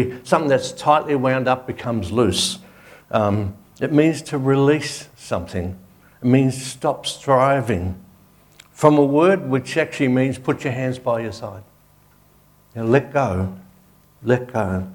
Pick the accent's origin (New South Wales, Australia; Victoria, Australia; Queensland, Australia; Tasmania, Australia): Victoria, Australia; St Albans; These guys have found out that we're from St. Albans and we need help.